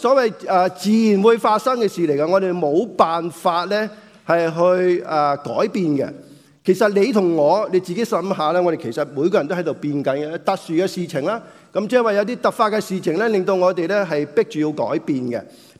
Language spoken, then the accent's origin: Chinese; China; 我们中国人呢有些说话呢是形容我们这、些、年纪特别可能上了年纪的人的